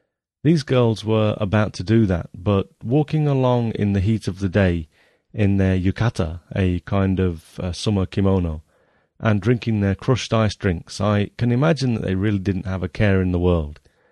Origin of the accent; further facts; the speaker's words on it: East Midlands, United Kingdom; was shot way back in 1992 in Nottingham, near my hometown in England.